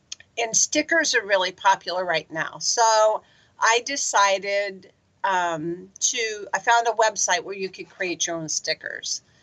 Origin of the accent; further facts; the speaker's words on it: Akron, Ohio, United States; I grew up in Akron, so, you know, I've been coming to the falls all my life